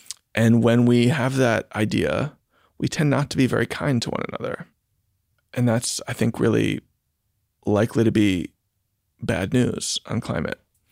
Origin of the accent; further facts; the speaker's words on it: New York City, New York, United States; I was born in 1982. I grew up in New York City in the 1990s.